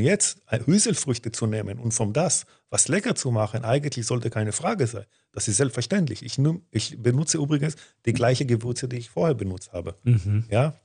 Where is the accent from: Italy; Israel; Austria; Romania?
Israel; und ich auch als Israeli